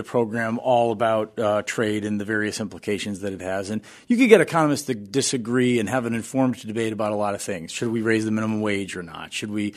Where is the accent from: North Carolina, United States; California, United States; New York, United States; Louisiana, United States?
New York, United States; Buffalo; I grew up in Buffalo, New York.